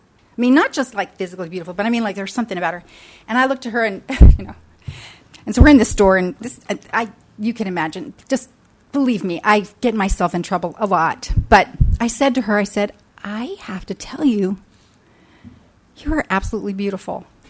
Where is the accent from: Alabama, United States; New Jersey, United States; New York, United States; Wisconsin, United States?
New Jersey, United States; born there; I didn't even know country music when I was born in South Jersey. Nobody in South Jersey listened to country music back then.